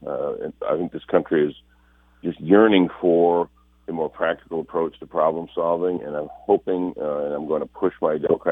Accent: Flint, Michigan, United States; And in my hometown of Flint, of course, we know failing infrastructure can have consequences that go way beyond just inconvenience.

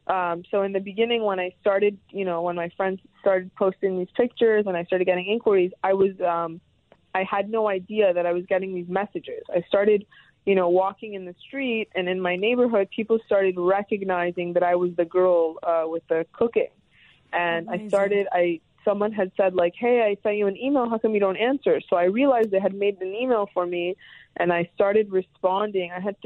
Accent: Los Angeles, California, United States; born there; first language Persian; English is a second language; So I was born here in Los Angeles. And Farsi was my first language.

